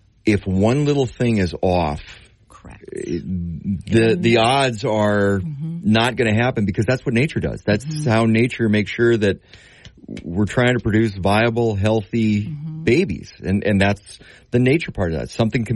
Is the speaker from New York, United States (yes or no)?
no; Grand Forks, North Dakota, United States; You know, it's funny because I remember growing up in Grand Forks, and it was like, okay, everybody wanted out.